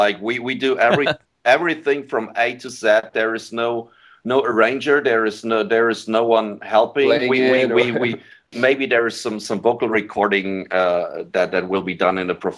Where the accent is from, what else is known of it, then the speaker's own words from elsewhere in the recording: Germany; Absolutely.